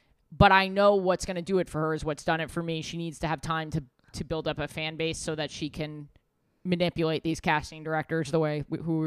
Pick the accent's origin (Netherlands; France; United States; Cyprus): United States; New York City, New York; but I grew up in New York City.